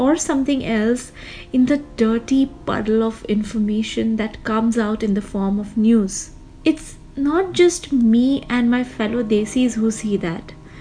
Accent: India; moved away; The fact that I'm away from India hasn't really stopped me from trying to be on top of what has been in the news back home.

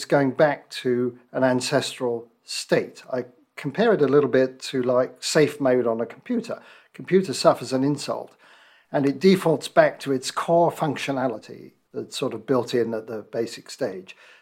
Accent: London, United Kingdom; I grew up in North London, in Hampstead Garden suburb.

